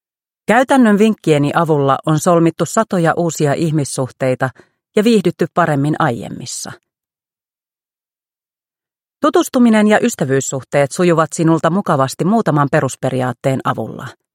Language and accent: Finnish; Vantaa, Uusimaa, Finland; Kasvoin Koivukylässä Vantaalla ja opiskelin Otaniemessä Aalto-yliopistossa tuotantotalouden diplomi-insinööriksi.